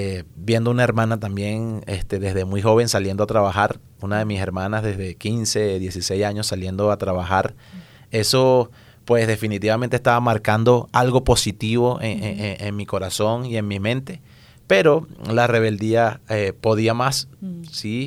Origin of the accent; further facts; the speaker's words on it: Maracay, Aragua, Venezuela; nací en una ciudad ubicada al norte de Venezuela llamada Maracay. Ajá. A una escasa una hora o una hora y 20 minutos de la capital de Caracas